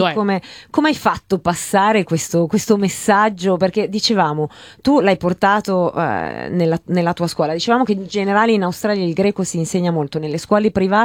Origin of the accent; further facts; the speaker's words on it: Chile; io ho fatto le scuole all'estero, sono sì, nata e cresciuta in Cile